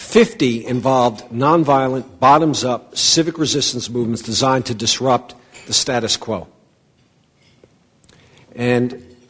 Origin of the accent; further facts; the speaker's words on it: Queens, New York, United States; born there; 41 years ago, I was born in Queens, New York, and I was going to public high school.